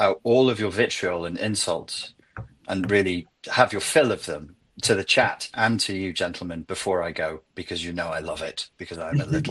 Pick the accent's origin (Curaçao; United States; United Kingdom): United Kingdom; it's actually very, very hard to get a visa as a Brit now anywhere in the EU.